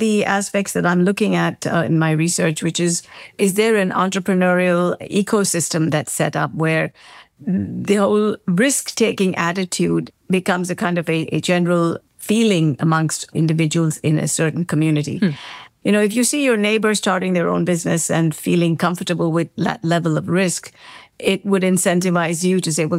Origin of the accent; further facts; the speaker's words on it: India; born there; I was born in India and I am familiar with the whole, license raj